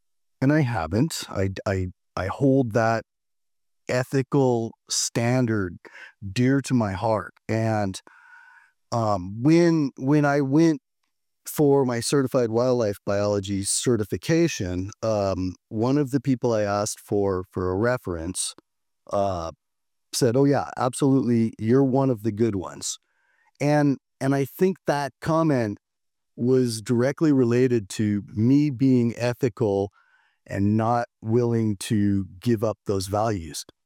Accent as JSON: {"language": "English", "region": "Washington", "country": "United States", "tie": "born or raised there", "said": "My first job was actually, I was a dishwasher at a Chinese food restaurant in the small town I grew up in Washington."}